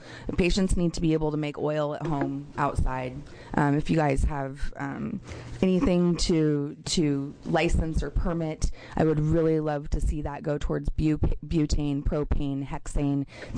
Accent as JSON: {"language": "English", "town": "Happy Valley", "region": "Oregon", "country": "United States", "said": "I'm from Happy Valley, Oregon."}